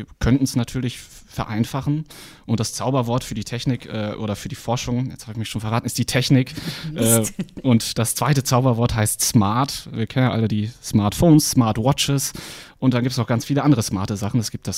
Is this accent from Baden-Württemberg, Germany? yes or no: no; Bocholt, North Rhine-Westphalia, Germany; born or raised there